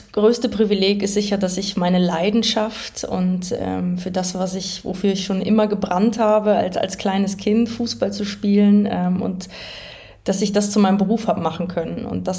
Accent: Bad Neuenahr-Ahrweiler, Rhineland-Palatinate, Germany; Ich komme ja selber aus der Nähe von Köln, also Bad Neuenahr-Ahrweiler ist meine Heimat.

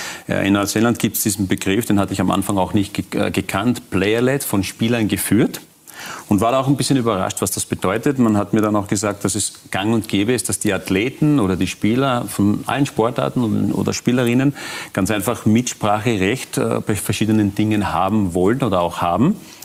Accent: Austria; als Österreicher zu Olympischen Spielen im Fußball zu fahren

